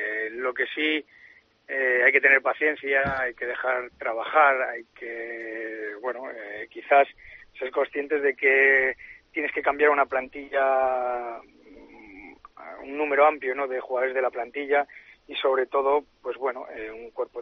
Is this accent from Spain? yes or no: yes; Navarre, Spain; born there; also born or lived in Valladolid; yo me considero navarro, siempre he nacido allí, pero me considero un vallisoletano más de adopción y sobre todo, pues bueno, el recuerdo, mi familia, mis hijos de Valladolid, nacidos allí, son de allí y para mí Valladolid pues lo considero como mi casa